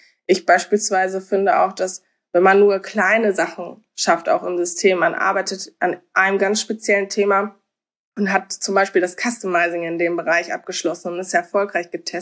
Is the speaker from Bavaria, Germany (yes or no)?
no; Soest, North Rhine-Westphalia, Germany; ich komme aus Soest